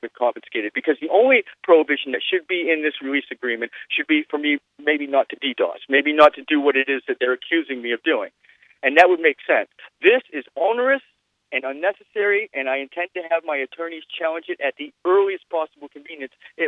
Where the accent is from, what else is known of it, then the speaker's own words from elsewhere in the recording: Maine, United States; born there; I was originally born in the state of Maine.